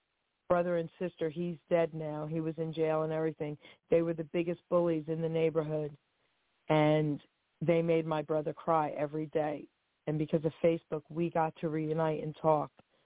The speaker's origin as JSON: {"language": "English", "town": "Long Island City", "region": "New York", "country": "United States", "tie": "born or raised there", "said": "So when I was a kid growing up in Long Island City, New York, I was this tiny little kid"}